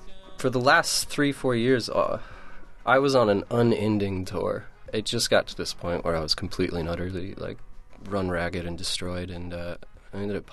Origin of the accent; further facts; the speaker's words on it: Santa Fe, New Mexico, United States; But growing up in Santa Fe, if I joined a band